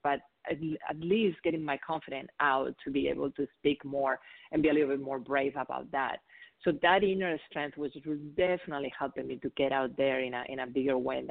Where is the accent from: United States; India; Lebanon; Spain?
Spain; English is a second language; because if you haven't noticed, I have an accent. So I'm originally from Spain, and that's where I studied nursing.